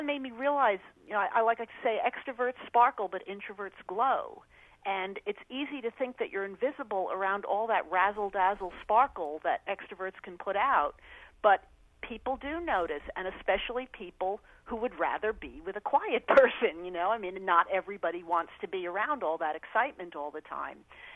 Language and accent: English; New York, United States; as we said when I was growing up in New York, like chopped liver.